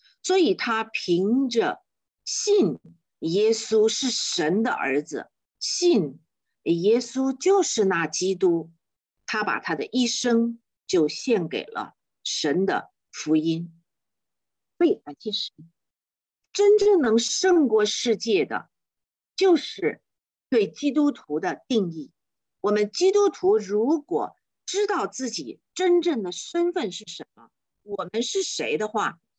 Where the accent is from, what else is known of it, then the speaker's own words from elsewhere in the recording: China; 我们中国人会记得一个人，或者会记得很多的人